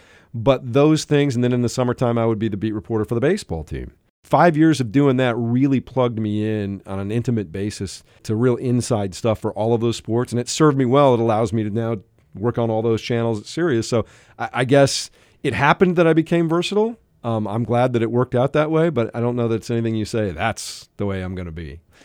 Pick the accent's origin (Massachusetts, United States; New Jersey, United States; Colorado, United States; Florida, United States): Colorado, United States; I loved growing up in Colorado. I loved the Broncos and the Denver Nuggets.